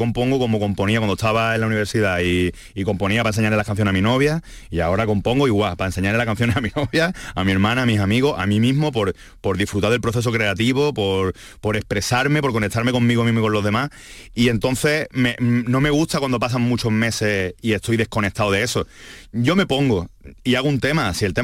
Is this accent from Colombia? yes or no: no; Málaga, Andalusia, Spain; yo incluso aunque yo intentara disimular que soy de Málaga, creo que no me saldría, ¿no?